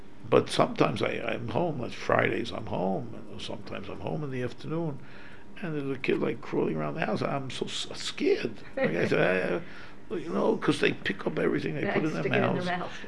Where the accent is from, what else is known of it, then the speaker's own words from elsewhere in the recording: New York City, New York, United States; I grew up in New York City